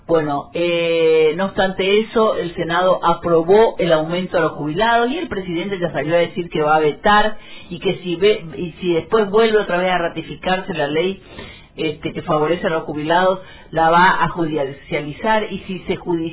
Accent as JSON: {"language": "Spanish", "region": "Misiones", "country": "Argentina", "said": "nosotros, las misioneras y misioneros, somos los argentinos que menos Producto Bruto Interno percibimos a lo largo del año."}